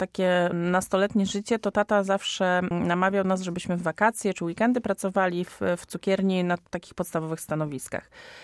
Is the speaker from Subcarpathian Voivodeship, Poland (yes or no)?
no; Bydgoszcz, Kuyavian-Pomeranian Voivodeship, Poland; nasi dziadkowie mieszkali w kamienicy przy ulicy Pomorskiej w Bydgoszczy i na podwórku była cukiernia. No, żyliśmy w tym otoczeniu.